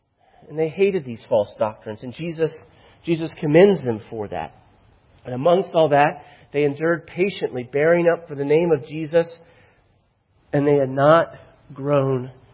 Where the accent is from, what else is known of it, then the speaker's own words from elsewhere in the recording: Florida, United States; now in Virginia, United States; One of the things that I've learned living here in Virginia, I'm from Florida, and Florida is very different than Virginia in many ways.